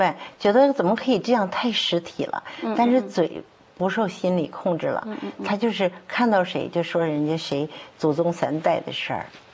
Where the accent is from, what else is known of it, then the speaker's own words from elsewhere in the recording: China; 我当时呢是作为一名从大陆出生，又在大陆呢受的教育是无神论教育